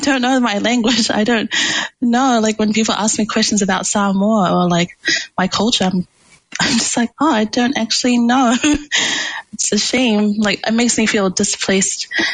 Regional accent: Hong Kong; now in New Zealand; So I'm born here in New Zealand. I'm Samoan Chinese, but I grew up in Hong Kong, as you were saying.

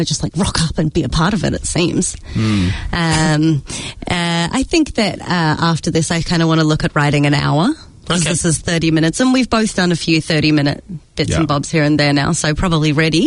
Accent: Launceston, Tasmania, Australia; I'm from Launceston.

